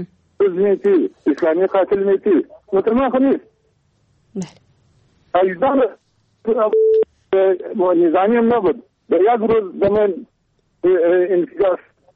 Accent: Kandahar, Afghanistan; ما از کندهار هستیم

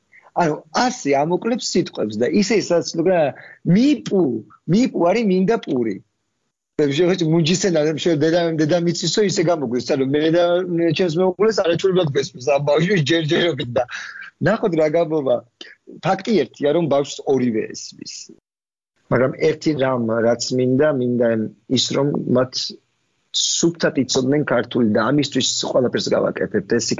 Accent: Tbilisi, Georgia; also born or lived in Kakheti; მიუხედავად იმას რომ დავიბადე თბილისში და მე გავიზარდე კიდევაც თბილისში, არასოდეს თავი მე თბილისად არ წარმიდგენია რა, ყოველთვის ვიყავი კახელი. და ეს მე 12 წლის მე ბედმა არ გუნდა და გადავედი სოფელში საცხოვრებლად, ბებია პაპასთან.

